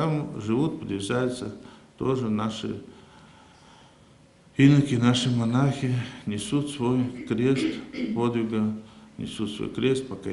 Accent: Cheboksary, Chuvashia, Russia; Я сам с Волги, с Чебоксара, из города такой.

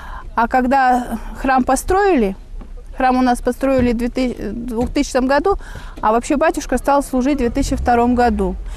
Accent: Chelyabinsk, Chelyabinsk Oblast, Russia; moved away as an adult; now in Tainda, Russia; Я приехала молодой учительницей сюда, из Челябинска, в Таинды работать

